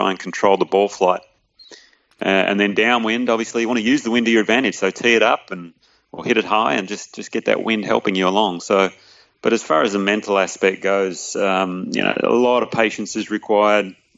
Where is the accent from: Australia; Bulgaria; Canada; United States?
Australia; Perth, Western Australia; I grew up in Perth where, you know, we used to get the Fremantle Dock to the sea breeze in the afternoon, and we had some pretty strong winds there.